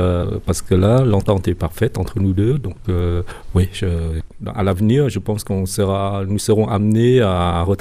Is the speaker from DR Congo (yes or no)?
no; Rennes, Brittany, France; Oui, moi je suis de Rennes.